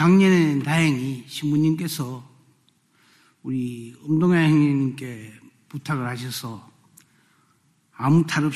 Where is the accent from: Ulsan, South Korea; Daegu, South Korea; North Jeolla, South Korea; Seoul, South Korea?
Daegu, South Korea; born there; 저는 6.25 전쟁이 한창 중이던 1950년에 저희 부모님이 대구로 피난을 가셔서 제가 거기서 태어났습니다. 난 지 사흘 만에 제 이모부님이 대부가 되어주셔서 영세도 받았습니다.